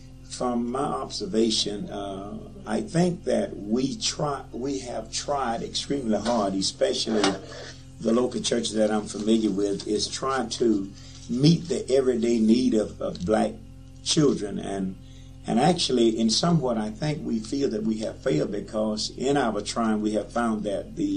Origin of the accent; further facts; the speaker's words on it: Mississippi, United States; also born or lived in Florida; But, however, I was born in Florida. But at an early age, we moved back to Mississippi.